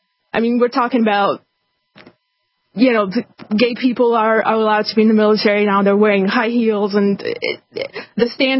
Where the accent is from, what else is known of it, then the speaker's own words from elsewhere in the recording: Russia; English is a second language; now in United States; I was like, well, I come from Russia